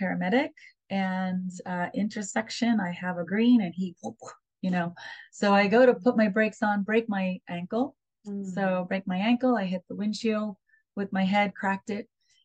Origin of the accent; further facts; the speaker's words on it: New York City, New York, United States; So, so we're all from, well, I'm from New York. I'm the first one born. The other 2 were also born in Queens.